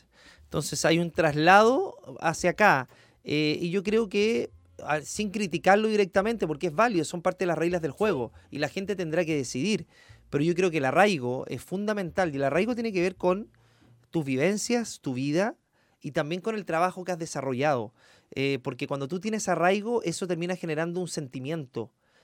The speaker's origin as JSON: {"language": "Spanish", "town": "Viña del Mar", "region": "Valparaíso", "country": "Chile", "tie": "born or raised there", "also_born_or_lived": "Quilpué", "said": "yo soy viñamarino. Soy nacido en Viña, desarrollado toda mi vida personal y de educación y profesional en esta comuna, en esta región. Viví parte mía también en Quilpué"}